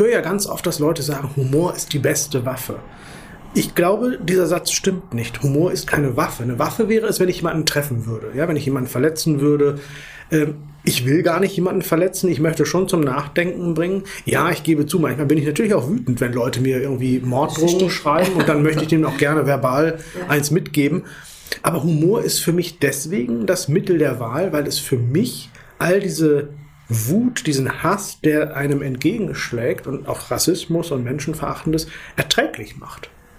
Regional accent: Hollern-Twielenfleth, Lower Saxony, Germany; Ich bin dann im Dorf in Norddeutschland groß geworden, Holland-Thielenfleet.

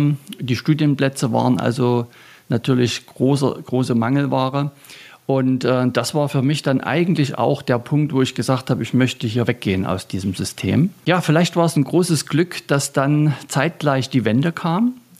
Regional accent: Freiberg, Saxony, Germany; Aufgewachsen in der Försterei, hier in Freiberg, wo der das Wort Nachhaltigkeit herkommt.

